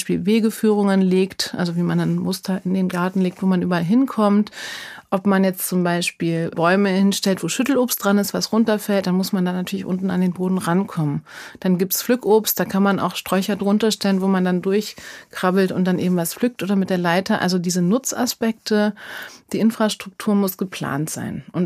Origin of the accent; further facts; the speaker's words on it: Berlin, Germany; Ich bin Berlinerin und kam nach Berlin zurück